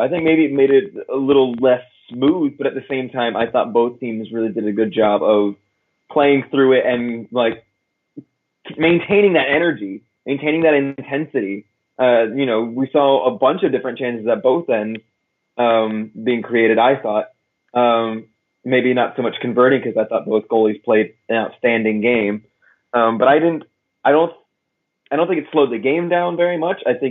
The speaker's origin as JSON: {"language": "English", "region": "Florida", "country": "United States", "tie": "born or raised there", "said": "I growing up in Florida, kind of a shift of pace for me."}